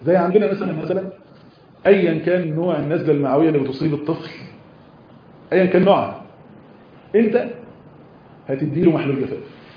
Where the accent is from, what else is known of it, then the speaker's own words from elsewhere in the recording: Egypt; واحد صاحبي كان واخد اخته لدكتور من اكبر الاطباء النفسيين عندنا في مصر